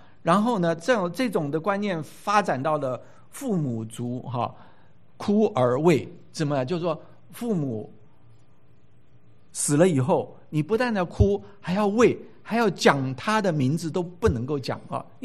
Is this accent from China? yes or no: yes; China; 对我们中国人来讲